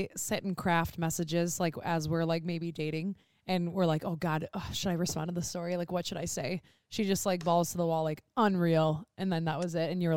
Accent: Midwest, United States; You're from the Midwest. We're from the Midwest.

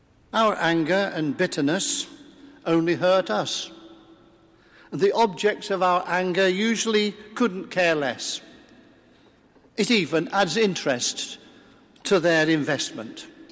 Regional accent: Coventry, West Midlands, United Kingdom; born there; I was born in Coventry while the Nazi bombs were raining down on the city.

